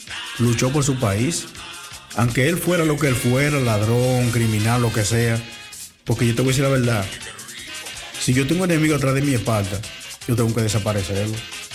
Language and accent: Spanish; Dominican Republic; lamentable que nuestra propia gente de allá